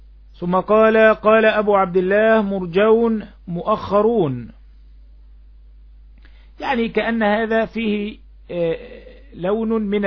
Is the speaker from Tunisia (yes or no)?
no; Egypt; accent: Egyptian; اللي احنا بنسميه في لهجتنا المصرية الشروة